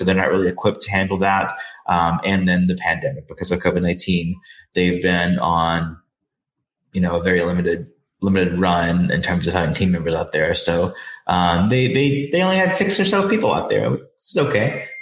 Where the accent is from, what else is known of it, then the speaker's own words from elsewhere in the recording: Mississippi, United States; So let's talk about a trip that we took recently back to kind of my hometown and you know, the Gulf Coast of Mississippi, South Mississippi